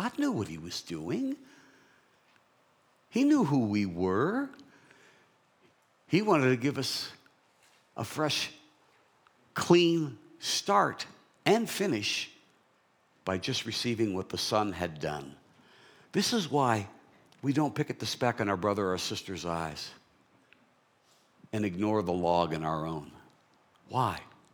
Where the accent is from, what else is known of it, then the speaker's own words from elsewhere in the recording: Los Angeles, California, United States; because I grew up in Los Angeles, so I got to see a lot of football at the Coliseum growing up.